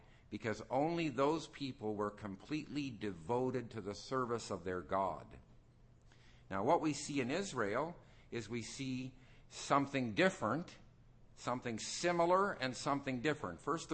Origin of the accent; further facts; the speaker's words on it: Canada; so here I am a Canadian trying to help you understand your early American history.